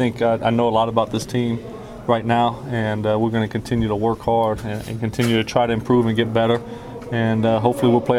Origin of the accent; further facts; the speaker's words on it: Louisiana, United States; I'm from South Louisiana, so I played a lot of games in the rain.